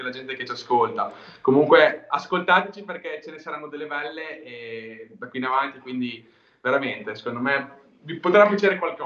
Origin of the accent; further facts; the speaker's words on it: Pavullo nel Frignano, Emilia-Romagna, Italy; veniamo da Pavullo nel Frignano in provincia di Modena, quindi siamo un po' fuori tra virgolette dal mondo musicale, adesso voglio dire, nel senso che non veniamo dalle grandi metropoli